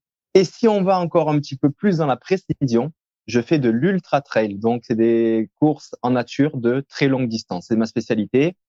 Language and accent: French; Cavaillon, Provence-Alpes-Côte d'Azur, France; mes origines sont du sud de la France. Je suis né à Cavaillon, pour être plus précis. Et puis voilà, ensuite, j'ai eu un parcours assez typique, je dirais, de lycée à Cavaillon